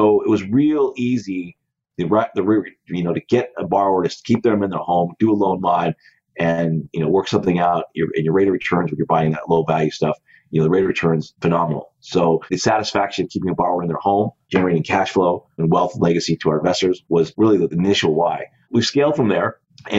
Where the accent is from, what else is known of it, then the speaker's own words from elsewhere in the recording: Colorado, United States; So I grew up in Colorado. My father owned restaurants. My mom owned a catering service.